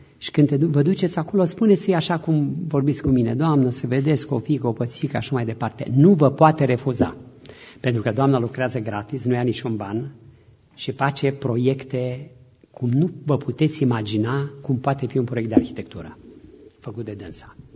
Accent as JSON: {"language": "Romanian", "country": "Romania", "said": "Regățenii de unde sunt eu acolo spun că ardelenii sunt niște oameni reci, așa spun."}